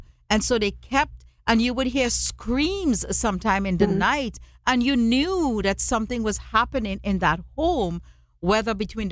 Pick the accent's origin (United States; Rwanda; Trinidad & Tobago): Trinidad & Tobago; And I saw that as a child growing up in Trinidad and Tobago.